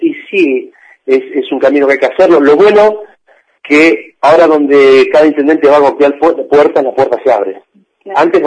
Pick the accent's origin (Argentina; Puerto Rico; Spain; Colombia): Argentina; Azul, Buenos Aires Province; yo soy de Azul